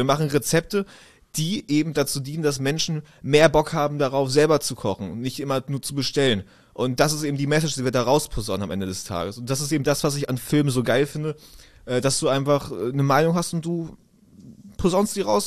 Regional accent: Hanover, Lower Saxony, Germany; Ich komme aus Hannover. Ich bin 24 Jahre alt

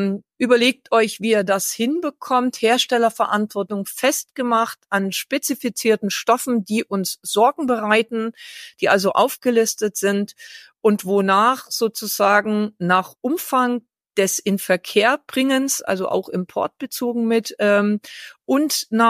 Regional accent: East Germany, Germany; Ich komme ja hier aus Ostdeutschland

